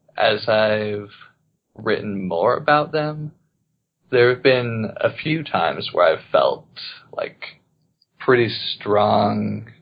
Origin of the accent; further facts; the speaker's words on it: Idaho Falls, Idaho, United States; So I grew up mostly in Idaho Falls, Idaho. Raised in the church, active whole life, basically.